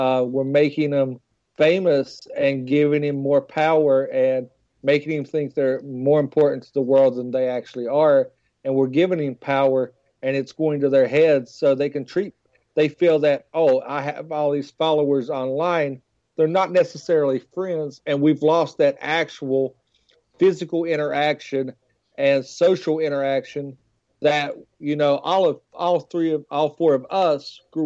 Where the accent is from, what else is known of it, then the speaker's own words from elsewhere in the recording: West Virginia, United States; trust me, I'm from West Virginia.